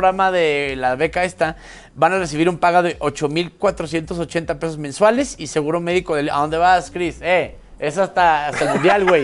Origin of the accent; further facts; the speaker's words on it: Mexico; No, soy mexicano.